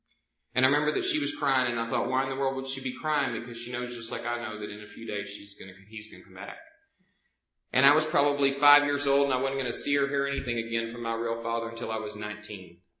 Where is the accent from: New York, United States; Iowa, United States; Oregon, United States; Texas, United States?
Texas, United States; Dallas; If you can't tell from the way that I talk, I was born and raised in Dallas, Texas. I was born and raised in a little area of Dallas called Lakewood.